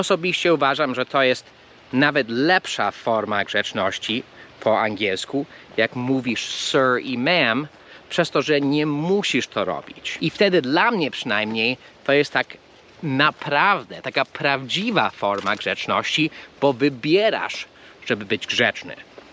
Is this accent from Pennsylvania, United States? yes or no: yes; Philadelphia, Pennsylvania, United States; Ja się wychowałem w Filadelfii, to jest bardzo typowe, że ludzie mówią yous, albo yous.